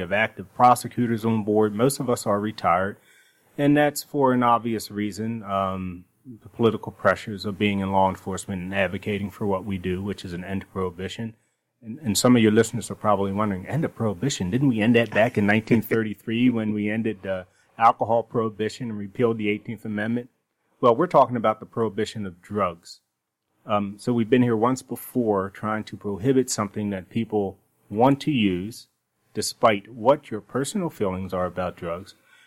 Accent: Baltimore, Maryland, United States; came to Baltimore, which is my hometown, actually. Grew up in Baltimore

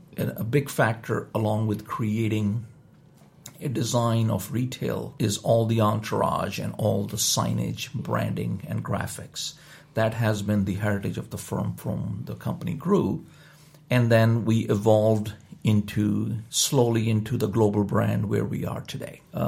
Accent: Lahore, Punjab, Pakistan; also born or lived in United States; I grew up in Pakistan, and I started my early education in Lahore, Pakistan. And in 1981, I was a transfer student, and I pursued my architectural education in the United States.

